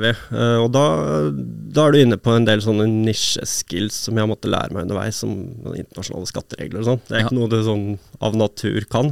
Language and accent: Norwegian; Stovner, Oslo, Norway; Nå er jeg født og oppvokst på Stovner da.